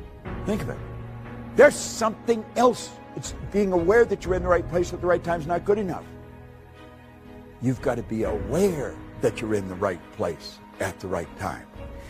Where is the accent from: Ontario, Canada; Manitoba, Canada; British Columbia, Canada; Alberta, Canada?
Ontario, Canada; I was raised in Northern Ontario.